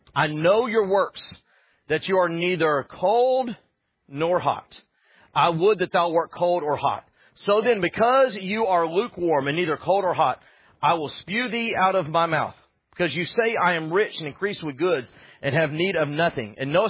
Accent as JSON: {"language": "English", "region": "Texas", "country": "United States", "said": "I'm from Texas. You have family in Texas, sir."}